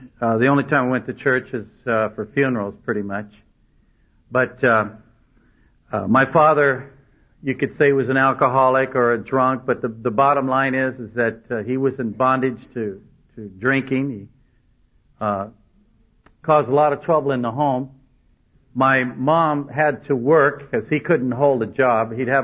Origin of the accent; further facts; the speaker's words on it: California, United States; I grew up here in San Gabriel Valley, and I went to high school with Raul Reed